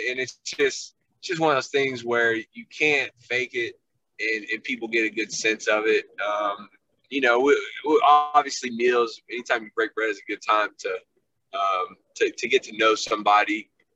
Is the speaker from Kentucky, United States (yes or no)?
yes; Lexington, Kentucky, United States; And so even though I grew up in Lexington, I'm growing up a Louisville fan because those are my brothers.